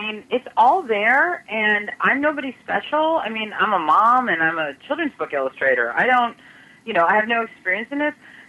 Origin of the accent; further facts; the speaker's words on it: Chicago, Illinois, United States; now in California, United States; I grew up in Chicago, in the suburbs, ironically, and you know, live out in Southern California now.